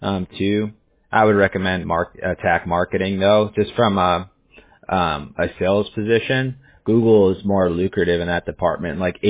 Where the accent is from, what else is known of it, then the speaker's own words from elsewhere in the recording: Huntington Beach, California, United States; now in Costa Mesa, United States; I'm in Costa Mesa. I'm a quarter mile from Huntington Beach Pier. So.